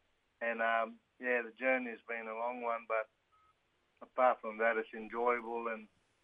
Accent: New South Wales, Australia; I'm Kamilaroi mob. All my family's from here. I've been living here for the past 50-odd years.

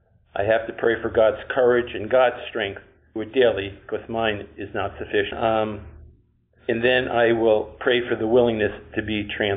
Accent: New York, United States; grateful recovered compulsive overeater. I'm from New York, and I have 23 years on winter.

